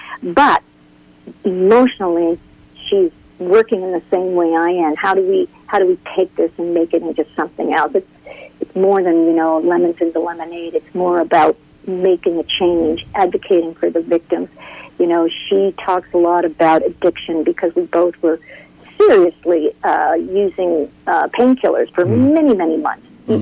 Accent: Halifax, Nova Scotia, Canada; I'm from Halifax.

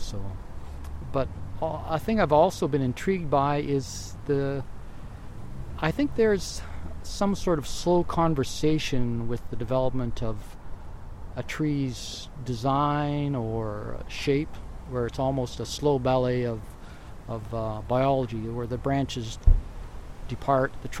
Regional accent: Ottawa, Ontario, Canada; I was raised in Ottawa, and that's, I guess out in Ottawa, I remember seeing these ghost-like forms out in the forest, because I lived outside of Ottawa in a rural area.

